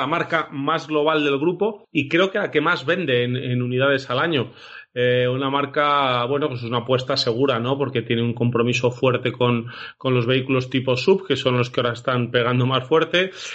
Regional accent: Castile and León, Spain; allí en Zamora, en mi pueblo, hay algún paisano que a los todoterrenos le llama Jeep

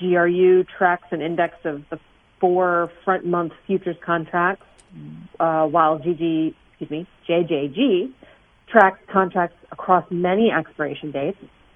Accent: Louisiana, United States; And that is just killing farmers, especially here in my home state of Louisiana.

